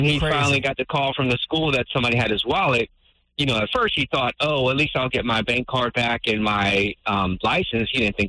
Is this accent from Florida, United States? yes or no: yes; Cocoa Beach, Florida, United States; moved away; also born or lived in Fort Lauderdale; Fort Lauderdale, but I was actually born and raised in Cocoa Beach.